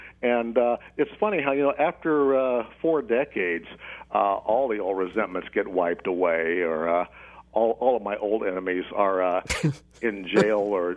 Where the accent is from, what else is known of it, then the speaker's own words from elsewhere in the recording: Middletown, Ohio, United States; I come from Middletown, Ohio, a classic middle American town that's right in John Boehner's district, in fact, between Cincinnati and Dayton.